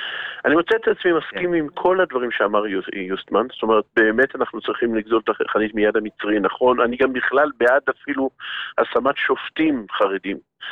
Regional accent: Haifa, Haifa District, Israel; אגב בחיפה, אני חיפאי

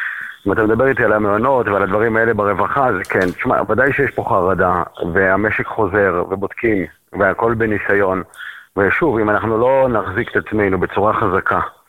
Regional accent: Jerusalem, Jerusalem District, Israel; אנחנו כיהודים... ירושלמים חרדים

